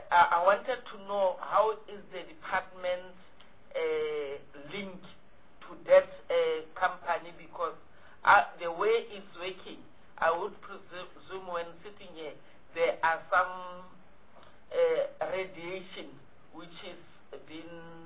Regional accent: North West, South Africa; I'm from Northwest in Mohase.

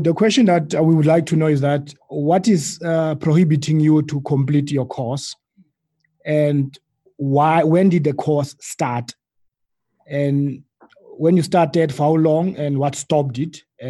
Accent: Western Cape, South Africa; from the Western Cape.

